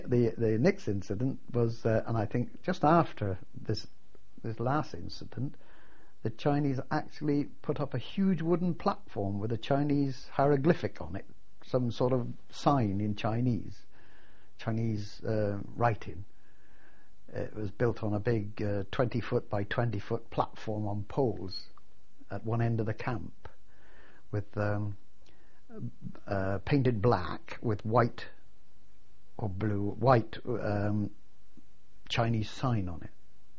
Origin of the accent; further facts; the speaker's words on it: United Kingdom; Though, as British troops, we sort of stuck together more.